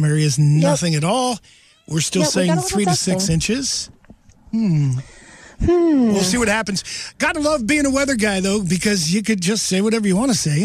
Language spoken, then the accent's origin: English; Ireland; I just love it because I'm Irish, I guess.